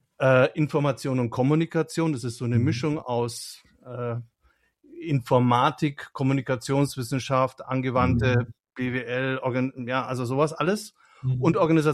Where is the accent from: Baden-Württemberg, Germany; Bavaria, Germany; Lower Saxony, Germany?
Bavaria, Germany; Nuremberg; ich komme ursprünglich aus Nürnberg